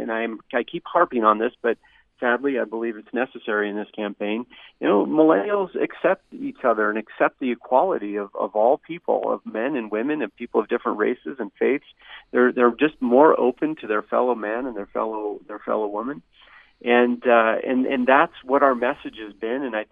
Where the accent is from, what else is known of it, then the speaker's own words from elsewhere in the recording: Washington, United States; also born or lived in Utah; growing up I was born in Utah, but I was raised in a rural area outside of Seattle, Washington, and, you know, basically near the Cascade Mountains.